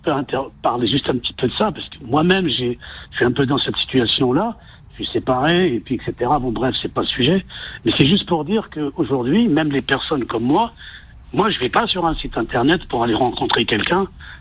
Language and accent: French; Drancy, Île-de-France, France; Voilà, donc je suis de Drancy